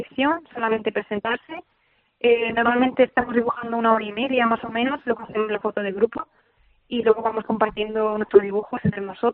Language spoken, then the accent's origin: Spanish; Linares, Andalusia, Spain; also born or lived in Toledo; now in Mérida, Spain; yo originalmente no soy de aquí, soy de Jaén, soy de Linares, y anteriormente a llegar aquí vivía en Toledo.